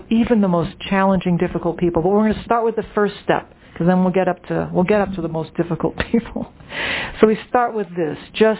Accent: New Orleans, Louisiana, United States; now in New York, United States; When I first moved to New York, I could never get on the subway because I'm from New Orleans, where we're all pretty slow.

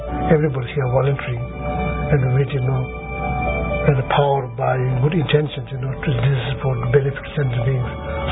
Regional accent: Sikkim, India; I'm from Sikkim. I was born in Sikkim.

